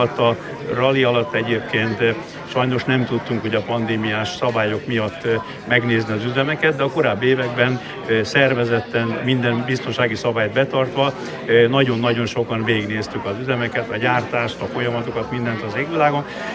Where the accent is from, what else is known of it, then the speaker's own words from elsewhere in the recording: Hungary; Nyilván érdekünk volt, hiszen magyarok vagyunk